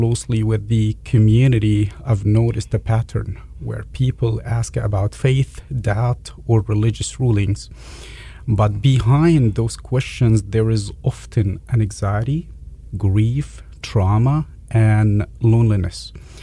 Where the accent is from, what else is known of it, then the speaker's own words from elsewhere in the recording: Egypt; English is a second language; moved away as an adult; now in United States; I am from Egypt. I was born and raised and educated in Egypt.